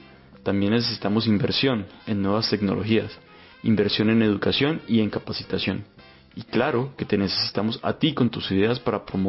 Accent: Puerto Tejada, Cauca, Colombia; Nací y crecí en Puerto Tejada, un municipio alegre y bullanguero de afrodescendientes ubicado al norte del departamento del Cauca, en Colombia, a tan solo unos minutos de mi Cali bella.

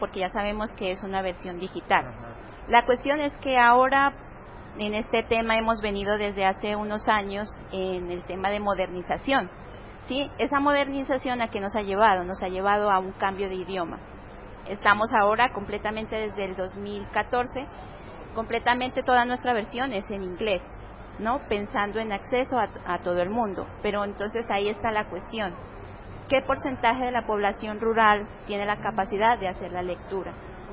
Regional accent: Bogotá, Colombia; como somos de Bogotá

